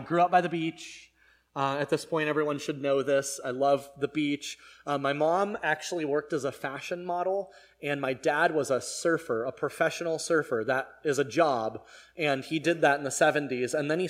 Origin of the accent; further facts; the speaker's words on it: San Diego, California, United States; born there; I was born in San Diego to two wonderful, young, energetic parents who had gotten married a couple years earlier in a Catholic church on a hill.